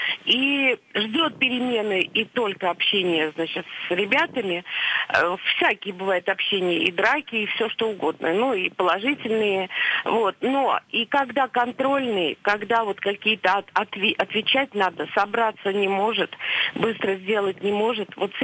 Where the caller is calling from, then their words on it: Moscow, Russia; я из Москвы.